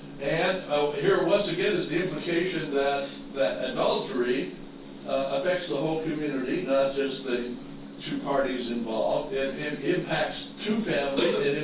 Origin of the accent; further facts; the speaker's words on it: Idaho, United States; And I remember when I was a kid and growing up in Idaho